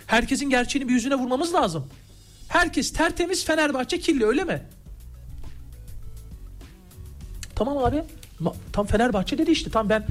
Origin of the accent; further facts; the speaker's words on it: Bulancak, Giresun, Turkey; ben Giresunluyum